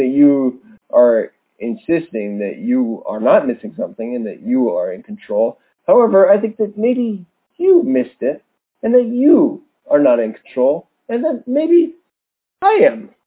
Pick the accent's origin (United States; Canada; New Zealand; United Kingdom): Canada; We are both Canadian